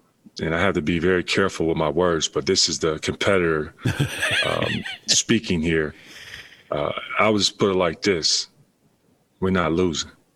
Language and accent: English; Chicago, Illinois, United States; You know, I'm from Chicago. You know, there's this famous word that they say, snitches get stitches.